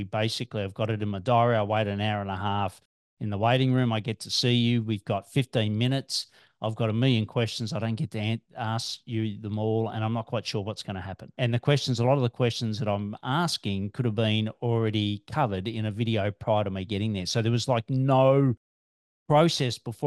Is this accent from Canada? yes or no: no; Australia; so Grant's from New Zealand, I'm from Australia, it just happens to be that way